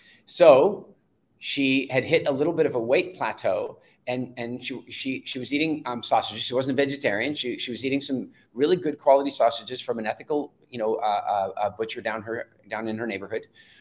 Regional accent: South Africa; born there; where, you know, I was born in South Africa.

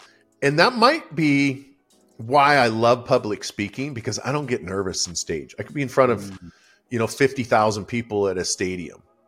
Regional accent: Idaho, United States; I grew up in Idaho and we're known for potatoes, and that was our favorite meal.

